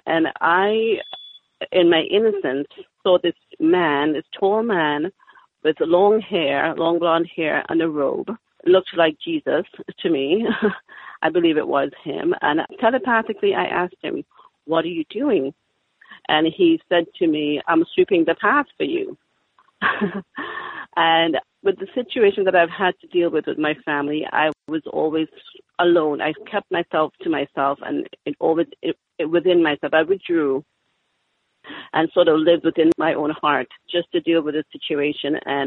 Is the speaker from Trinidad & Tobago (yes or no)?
yes; Trinidad & Tobago; born there; Well, I was born in Trinidad, West Indies, in 1954.